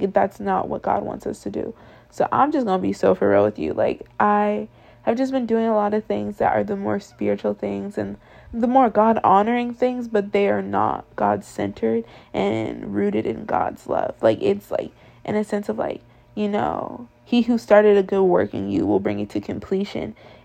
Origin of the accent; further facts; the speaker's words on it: United States; I'm from America, I don't know where y'all are from, but any of my U.S. baddies, we come from a very individualistic culture